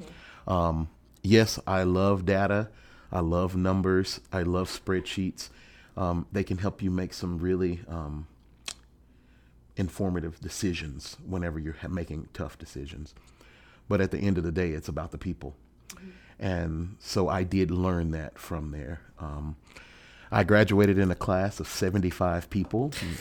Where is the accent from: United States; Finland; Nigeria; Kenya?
United States; West Blockton, Alabama; born there; I was actually born in a small town about 3.5 hours south of here called West Blockton, Alabama. It's off exit 97.